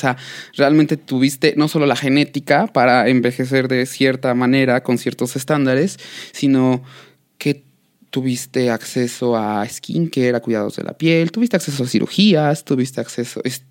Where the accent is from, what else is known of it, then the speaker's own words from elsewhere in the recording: Mexico; a pesar de que somos mexicanos